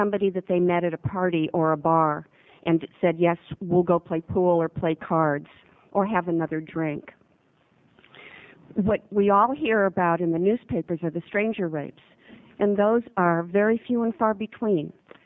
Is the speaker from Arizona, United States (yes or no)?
no; Washington County, Oregon, United States; I'm from Washington County, and I can tell you that it happens in Gaston, in Banks, in North Plains, as well as in Beaverton and Hillsborough.